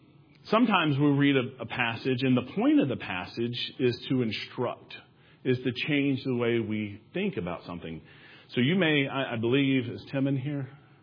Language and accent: English; Arkansas, United States; Worden is the church that we grew up in Arkansas, that we had this discussion.